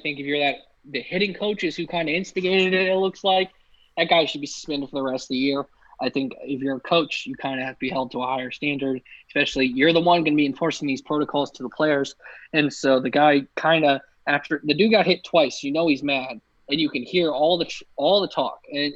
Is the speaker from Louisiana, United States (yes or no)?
no; Richmond, Virginia, United States; now in Kansas, United States; moving to near my hometown. I live 20 minutes outside of Richmond. I still say I live there, even though I occupy Kansas right at this moment.